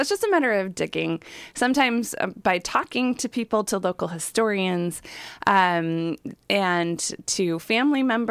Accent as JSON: {"language": "English", "town": "Chicago", "region": "Illinois", "country": "United States", "tie": "born or raised there", "also_born_or_lived": "Portland", "lives_now": "Astoria, United States", "said": "So I moved to Astoria last August, and I grew up in Chicago originally, then spent about 20 years in the Portland area"}